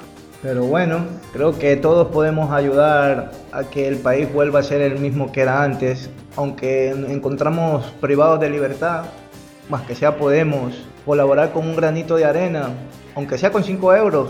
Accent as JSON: {"language": "Spanish", "country": "Ecuador", "said": "me gustaría comer muchos antojos de comida ecuatoriana porque es muy variada y típica, pero me gustaría algún día volver"}